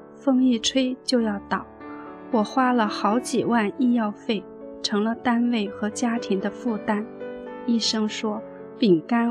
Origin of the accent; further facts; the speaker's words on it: Sichuan, China; also born or lived in Beijing; 我出生在四川，从小就是个乖学生，考上北大那年，我的母校就是四川绵阳南山中学